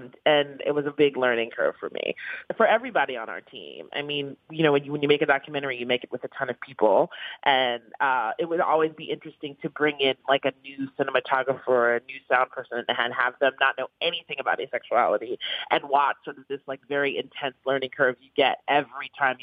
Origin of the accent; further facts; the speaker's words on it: New York, United States; You know, I grew up in the East Village.